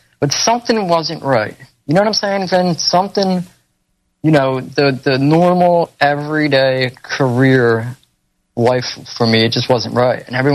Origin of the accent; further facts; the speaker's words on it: Philadelphia, Pennsylvania, United States; And like I said, I grew up in Philly and, I had a wooden, I guess, never had a golden spoon.